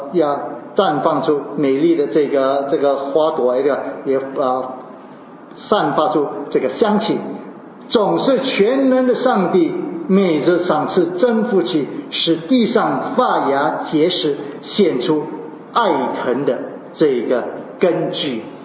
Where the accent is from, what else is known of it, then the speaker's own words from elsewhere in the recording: Singapore; 我们新加坡人可能呢会面对饥荒啊